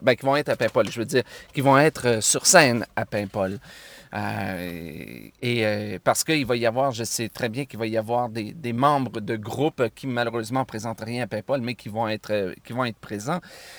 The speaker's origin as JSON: {"language": "French", "region": "Quebec", "country": "Canada", "said": "je suis Québécois"}